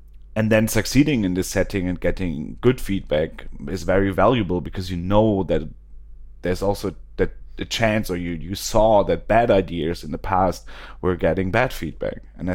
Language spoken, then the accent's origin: English; Boston, Massachusetts, United States; I'm from Boston.